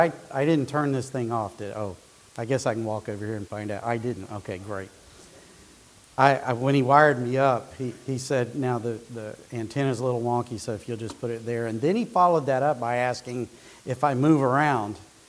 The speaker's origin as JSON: {"language": "English", "town": "Asheville", "region": "North Carolina", "country": "United States", "tie": "born or raised there", "said": "I'm from Asheville. I guess we moved down there the summer between second and third grade."}